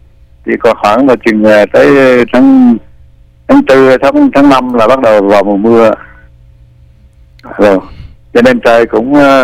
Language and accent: Vietnamese; Di Linh, Lâm Đồng, Vietnam; also born or lived in Da Lat; Rồi lại bố mẹ tôi vào đây từ trước năm 42, 43, sinh ra tôi ở đây. Đó là, và đến khoảng năm... tôi sống ở Di Linh, tức là cách đây 80 km về phía nam. Ở đó cho đến năm hết cấp 2